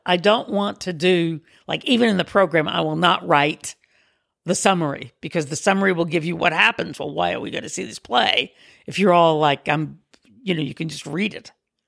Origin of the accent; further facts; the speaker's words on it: United States; Now, as an American, I like Edward Albee.